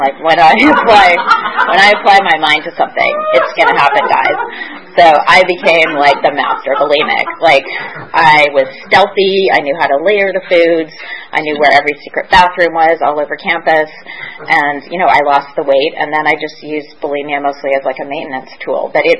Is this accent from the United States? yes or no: no; Vancouver, British Columbia, Canada; We grew up in Vancouver